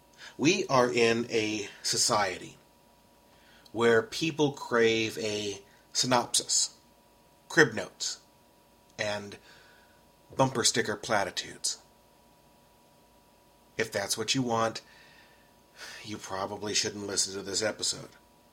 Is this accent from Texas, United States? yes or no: yes; Texas, United States; See, this happened in my home state. And I love Texas, despite its flaws.